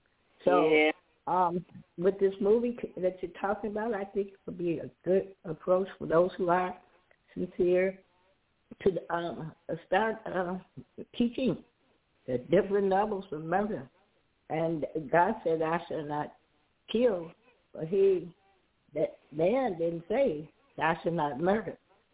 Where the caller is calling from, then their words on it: Chicago, Illinois, United States; Hi, this is … I'm calling from Chicago.